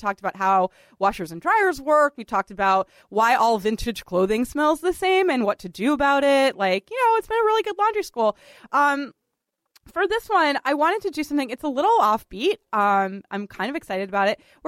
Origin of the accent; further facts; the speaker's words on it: Boston, Massachusetts, United States; moved away as an adult; Richard and I are both from Boston, and we often talk about, you know, our sort of love of growing up in Boston.